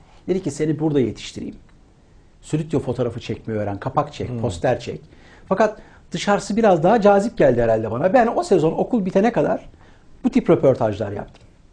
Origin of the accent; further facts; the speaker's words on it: Istanbul, Turkey; born there; İstanbul doğumluyum.